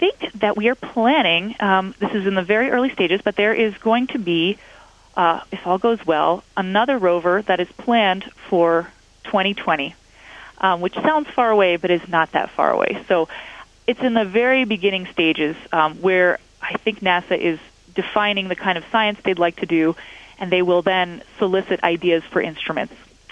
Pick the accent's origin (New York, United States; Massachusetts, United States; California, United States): Massachusetts, United States; Boston; I'm from the Boston area.